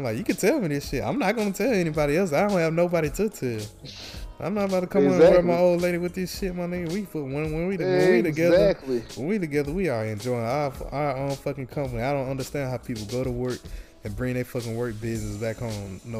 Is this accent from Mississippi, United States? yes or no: yes; Mississippi, United States; I just tell them I'm from Mississippi.